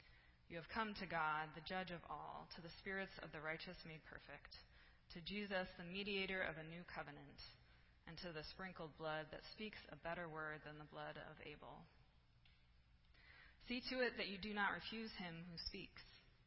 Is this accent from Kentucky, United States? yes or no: no; California, United States; I grew up among mountains. Our house was kind of in the middle of these California foothills.